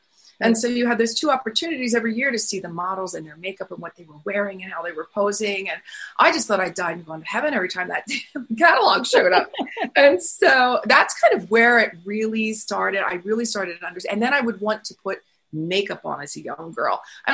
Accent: New Jersey, United States; I decided after high school that I was from New Jersey. I was going to move into New York City

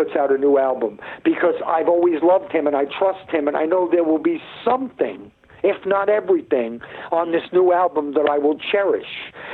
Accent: New York, United States; You could set your watch by them when I grew up in New York.

